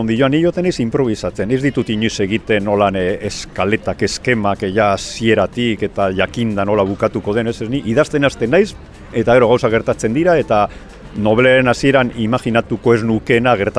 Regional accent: Basauri, Basque Country, Spain; also born or lived in Vitoria-Gasteiz; now in Arbizu, Spain; ni izater Basaurikoa naiz, herri industrial nahiko handia, Gasteizen bizi izan nintzen beste hainbat urtetan, eta ja badara matzat urte batzuk Arbizun herri txiki euskaldun lasai baten bizitzen, ba, eta oso oso gustora bizi naiz hor.

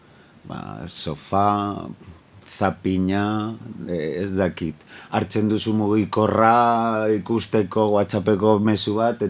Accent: Bilbao, Basque Country, Spain; labur bilduz, Bilbokoa naiz, Uribarrikoa, izuzen ere, ja... 40 urte bete ditut

